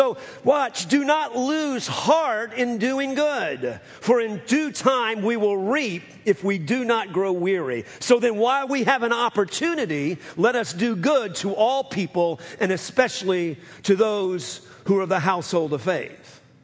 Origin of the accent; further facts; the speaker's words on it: New Orleans, Louisiana, United States; If you're new to us, I'm from New Orleans, and I love okra.